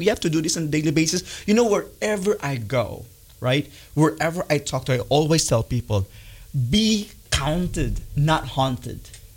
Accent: Philippines; The hardest part in our culture, being Filipino, for one, because of our last name.

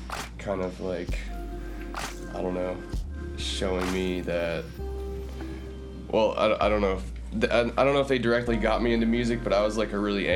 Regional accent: Massachusetts, United States; now in Brooklyn, United States; I'm currently based in Brooklyn, New York. I'm from Western Massachusetts, Berkshire County

